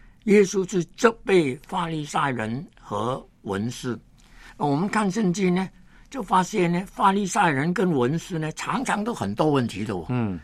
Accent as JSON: {"language": "Chinese", "country": "China", "said": "一般呢我们中国人呢有一个这个成语说金玉其外败水其中。"}